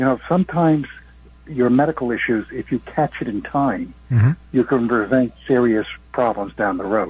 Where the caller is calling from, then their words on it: Yonkers, New York, United States; from Yonkers.